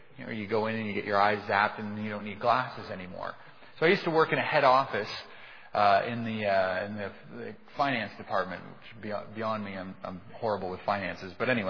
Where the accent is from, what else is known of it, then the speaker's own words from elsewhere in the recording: Canada; this was the first time in my life growing up in Canada where I actually experienced what it would be like to be a minority.